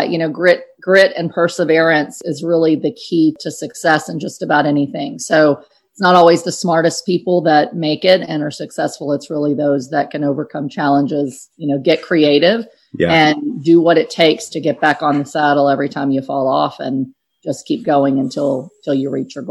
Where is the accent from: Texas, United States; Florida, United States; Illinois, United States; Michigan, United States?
Texas, United States; San Antonio; I mean, I grew up in San Antonio, Texas in Section 8 housing.